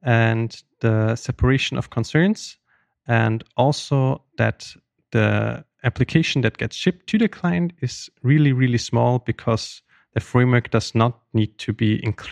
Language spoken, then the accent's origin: English; Vienna, Austria; I'm from the beautiful city of Vienna in Austria.